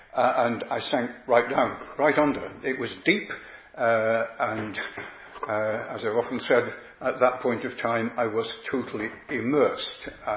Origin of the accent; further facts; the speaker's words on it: Yorkshire and the Humber, United Kingdom; the grammar school that I attended in Yorkshire was at the edge of a huge plateau. It was on the outskirts of my hometown, just about where the moors began